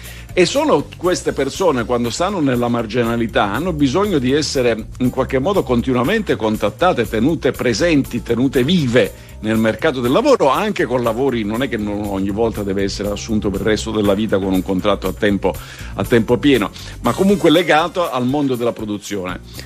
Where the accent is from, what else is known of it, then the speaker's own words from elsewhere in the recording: Southern Italy, Italy; Io sono del Sud.